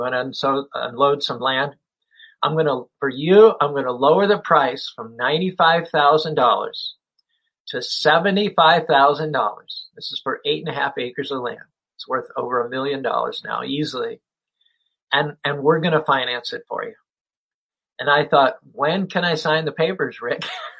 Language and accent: English; Stallstown, Pennsylvania, United States; Turns out I'm from Stallstown, Pennsylvania, a small town of not more than 100 people.